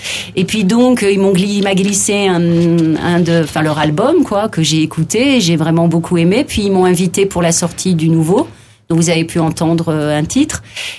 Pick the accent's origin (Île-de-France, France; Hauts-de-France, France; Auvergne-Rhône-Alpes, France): Hauts-de-France, France; j'ai plus trop l'accent, mais enfin, voilà, moi, je suis originaire du Nord. Je peux même dire que je suis une ch'ti